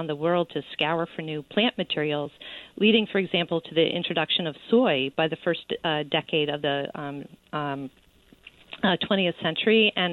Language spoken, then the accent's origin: English; East Coast, United States; So I'm a sixth generation Midwesterner, but I grew up on the East Coast. And in fact, I went to college in Connecticut.